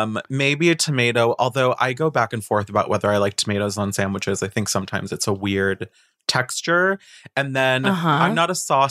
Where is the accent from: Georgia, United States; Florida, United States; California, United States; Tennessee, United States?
Florida, United States; Boca Raton; I'm from Boca Raton, which, you know, we referred to when I was a kid as God's waiting room because it is where old people go to die.